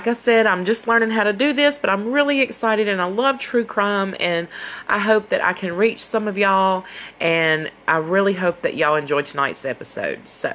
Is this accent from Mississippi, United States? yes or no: yes; Mississippi, United States; Like I said, I'm from Mississippi, and I'm not far from Meridian